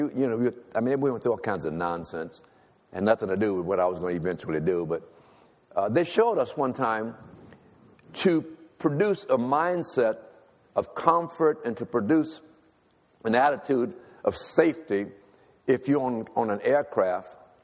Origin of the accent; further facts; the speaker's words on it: Louisiana, United States; I'm from Louisiana, amen?